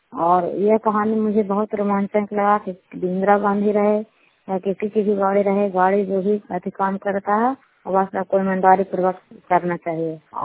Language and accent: Hindi; Nalanda, Bihar, India; मैं किराए के रहने वाली हूँ, नालंदा जिला का हूँ